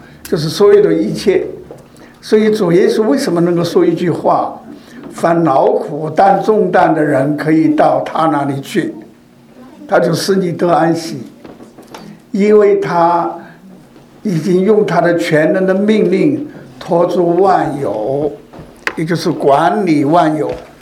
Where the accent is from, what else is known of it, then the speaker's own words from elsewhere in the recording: Hong Kong; 这个，我是从香港过来